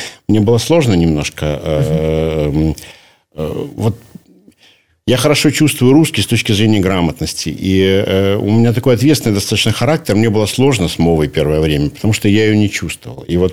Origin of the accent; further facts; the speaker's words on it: Minsk, Belarus; мальчиком, живущим в Минске. И, значит, наверное, я не ощущал себя белорусом совсем.